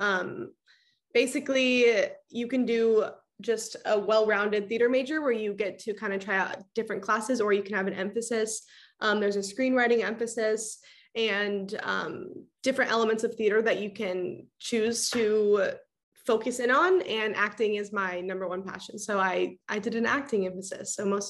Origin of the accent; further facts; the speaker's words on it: Arizona, United States; I'm an out-of-state student. I'm from Arizona.